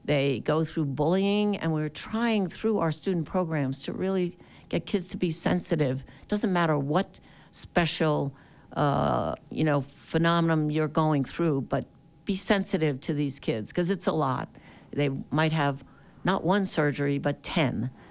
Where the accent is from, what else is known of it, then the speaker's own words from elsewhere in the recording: Virginia, United States; Glad to be here this morning. I'm here from Virginia, so.